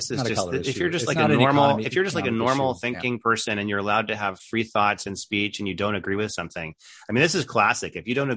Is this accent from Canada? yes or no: yes; Canada; I'm originally Canadian.